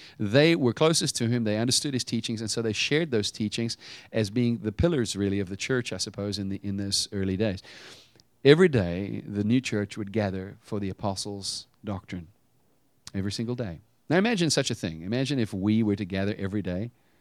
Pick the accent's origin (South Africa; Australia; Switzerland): South Africa; now in United States; I came from South Africa. You know, I was I'm a foreigner, an American by birth, and moved to the States. And you know, I'm trying to learn the culture. I've got my own culture.